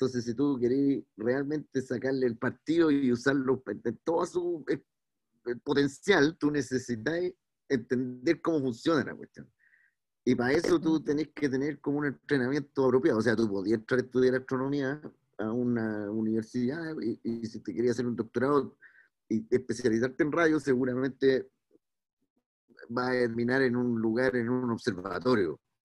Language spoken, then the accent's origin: Spanish; Valparaíso, Chile; now in Santiago, Chile; yo vivo en Santiago. Soy de Valparaíso, yo vivo en Santiago.